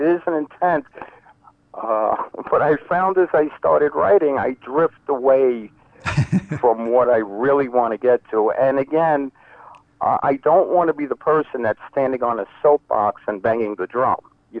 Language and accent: English; New York City, New York, United States; So, again, growing up in New York City, remembering the 50s, the 60s, and the racism that we saw